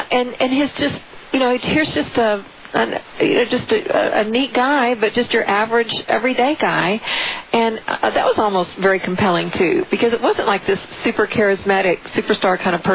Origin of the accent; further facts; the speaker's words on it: Houston, Texas, United States; although we're both here from Houston.